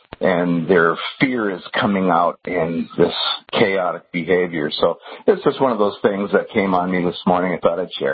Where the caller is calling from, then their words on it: Battle Lake, Minnesota, United States; I'm calling from Battle Lake, Minnesota.